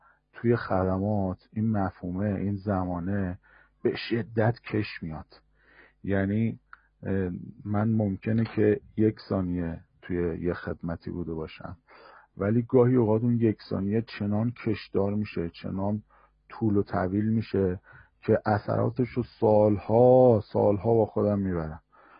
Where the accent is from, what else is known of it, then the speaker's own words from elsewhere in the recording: Iran; شاید مثل من که از ایران اومدم